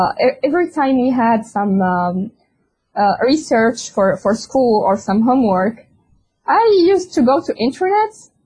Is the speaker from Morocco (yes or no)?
yes; Morocco; As you know, I'm an architect from Morocco